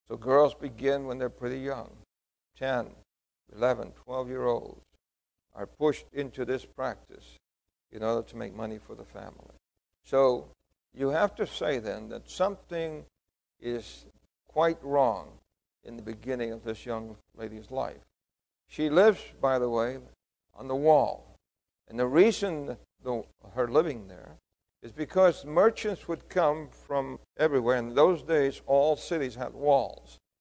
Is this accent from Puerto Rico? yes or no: yes; Puerto Rico; I remember as a little boy, I was born in Puerto Rico